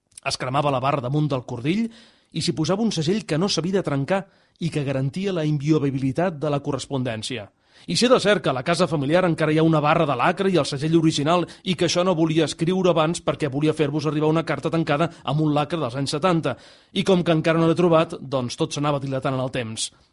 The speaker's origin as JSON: {"language": "Catalan", "town": "Reus", "region": "Catalonia", "country": "Spain", "tie": "born there", "said": "Soc nascut a Reus"}